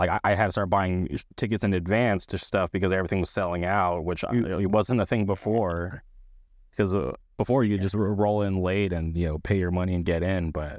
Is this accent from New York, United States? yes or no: no; Palm Springs, California, United States; now in Anaheim, United States; I grew up in the Palm Springs area